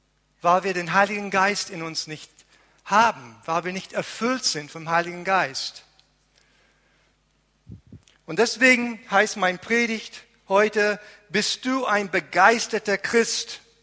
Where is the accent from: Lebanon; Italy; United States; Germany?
Lebanon; Und ich bin in Libanon teilweise aufgewachsen.